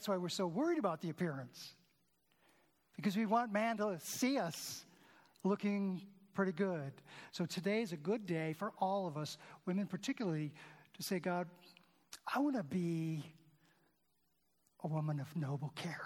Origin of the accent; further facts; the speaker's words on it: Ohio, United States; So we came home from Minnesota to Ohio for a weekend.